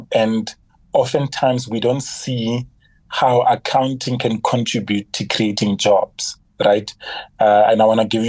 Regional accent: South Africa; And it exposed us as South African accountants, for example.

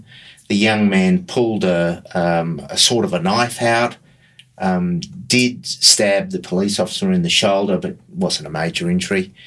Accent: Australia; as an Australian, and an Australian with Indigenous blood

